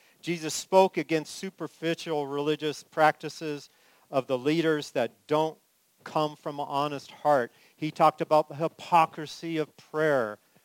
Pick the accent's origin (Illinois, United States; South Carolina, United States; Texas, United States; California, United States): California, United States; You know, for those of you who know me, you know, I grew up in California.